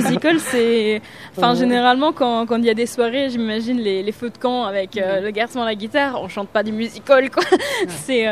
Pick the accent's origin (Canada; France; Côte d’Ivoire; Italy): Italy; Naples, Campania; French is a second language; Alors, donc je suis italienne, plus précisément napolitaine, donc je viens de Naples, et en Campanie, c'est la région où il y a Naples. Donc Campanie, on a un dialecte qui est le dialecte napolitain